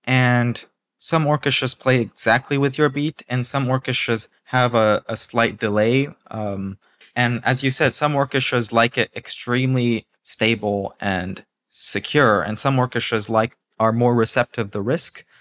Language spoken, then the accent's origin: English; Japan; now in United States; the question about my background growing up in Japan and moving to the US. So moving from Japan to the US was a really fundamental and impactful time of my life